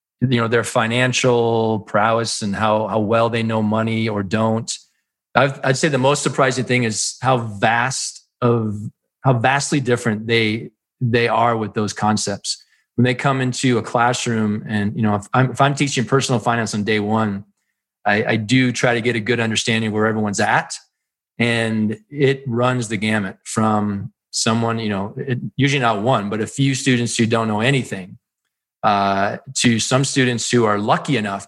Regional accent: Colorado, United States; my state, you know, my home state of Colorado, there is no requirement.

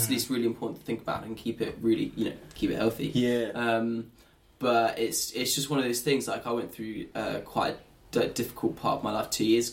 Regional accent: Chertsey, South East England, United Kingdom; born there; also born or lived in France / Surrey; I was born in Chertsey in South London, right on the edge. And then we moved to Guildford. We lived in France for a bit, and then we came back and lived in Woking. And then we went back to France again and came back. And so I've lived in Surrey for a bit.

